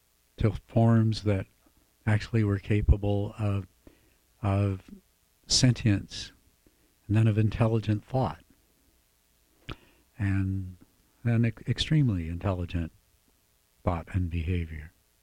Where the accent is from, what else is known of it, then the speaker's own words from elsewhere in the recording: the South, United States; one of the most profound experiences of my life was growing up in the South